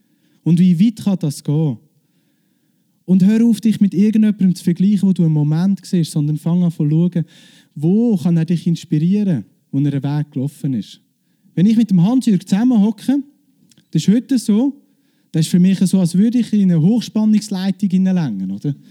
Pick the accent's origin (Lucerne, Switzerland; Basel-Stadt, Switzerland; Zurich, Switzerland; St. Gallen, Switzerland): Lucerne, Switzerland; Ich bin aus Luzern.